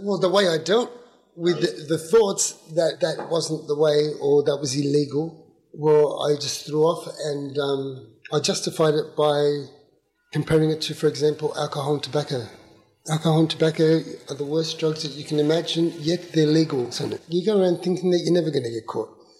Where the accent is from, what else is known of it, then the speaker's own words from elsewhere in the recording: Chile; now in Villawood, Australia; Okay, I came from Chile. We arrived here in 76. We moved into Villawood. I spent my formative years here, so I know what you're talking about.